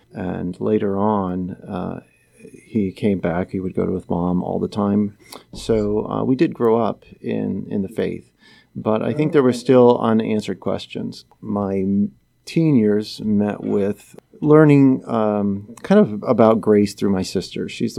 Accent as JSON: {"language": "English", "town": "Danville", "country": "United States", "tie": "born or raised there", "said": "I grew up in Danville and went to St. Joseph Parish with my family."}